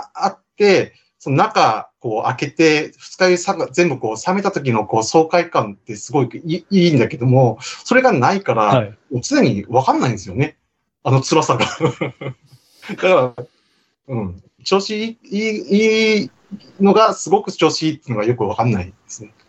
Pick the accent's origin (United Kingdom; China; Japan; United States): Japan; Nikaho, Akita; 今、にかほ市っていうところなんですよね。あの、秋田県の中の、日本海側の南より一番南ですね、はい、山形との県境。